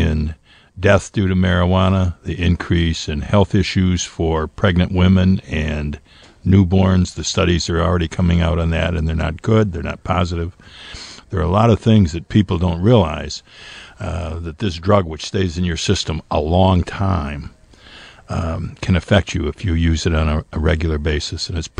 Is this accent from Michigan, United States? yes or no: yes; Allen Park, Michigan, United States; It's the only place I've lived. I was born in Allen Park.